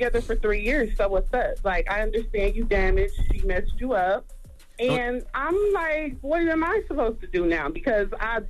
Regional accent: Detroit, Michigan, United States; I'm from Detroit, so I'm a little messed up too. You know, I done seen a lot.

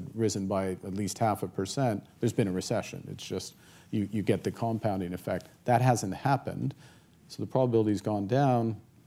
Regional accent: Fort Smith, Northwest Territories, Canada; born there; I was born in Fort Smith in the Northwest Territories.

